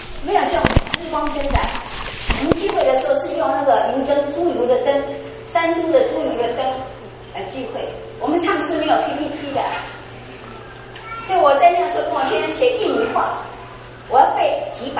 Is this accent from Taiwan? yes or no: yes; Taiwan; also born or lived in Indonesia; 我是在台湾成长的